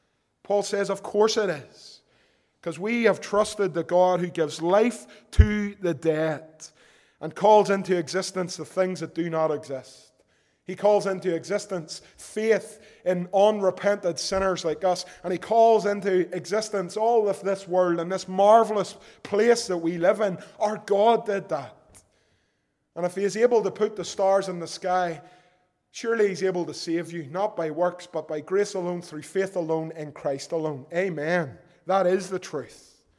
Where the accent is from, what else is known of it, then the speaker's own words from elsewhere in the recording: Belfast, Northern Ireland, United Kingdom; Once upon a time, growing up in East Belfast